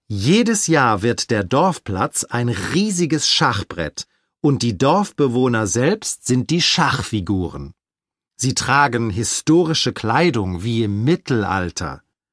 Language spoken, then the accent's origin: German; Ströbeck, Saxony-Anhalt, Germany; Das ist das Dorf, wo ich aufgewachsen bin.